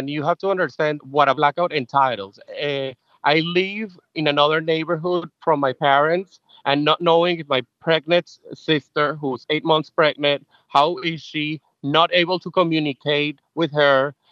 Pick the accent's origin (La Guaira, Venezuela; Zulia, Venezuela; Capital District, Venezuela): Capital District, Venezuela; Caracas; I'm from Caracas